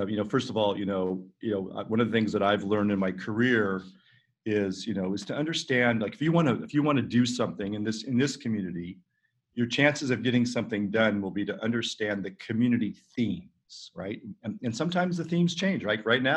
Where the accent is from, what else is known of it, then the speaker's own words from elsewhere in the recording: California, United States; I grew up in California, but I know that.